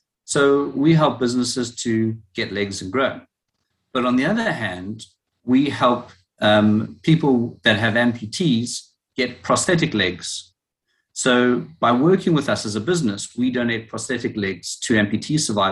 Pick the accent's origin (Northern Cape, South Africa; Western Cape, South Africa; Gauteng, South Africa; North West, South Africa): Western Cape, South Africa; Cape Town; now in London, United Kingdom; I'm in from London, England, although my accent doesn't sound very, very British. So originally I'm from Cape Town, South Africa, but been in England for a while.